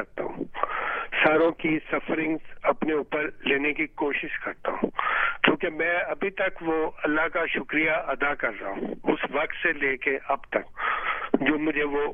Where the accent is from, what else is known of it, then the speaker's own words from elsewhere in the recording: Pakistan; لیکن میں نے اپنی نیشنلٹی نہیں چینج کی, میں ابھی تک پاکستانی نیشنل ہوں اور میں اپنے ملک میں رہتا ہوں